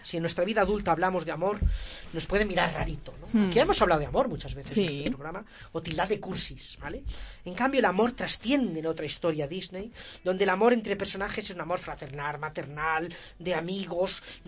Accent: Toledo, Castilla-La Mancha, Spain; Que los que somos nativos de Toledo, pues...

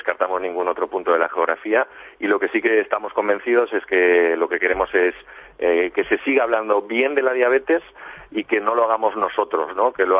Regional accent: Valencia, Valencian Community, Spain; yo soy valenciano, no soy fallero, no vivo las fallas desde dentro, pero soy valenciano y me gustan las fallas, y aquí en Valencia

